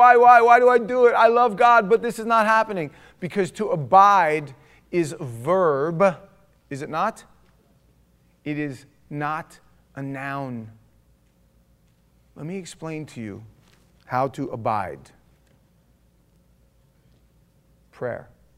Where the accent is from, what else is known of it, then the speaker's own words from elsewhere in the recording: New York, United States; I thought I was from New York too, but apparently not, because I've never walked up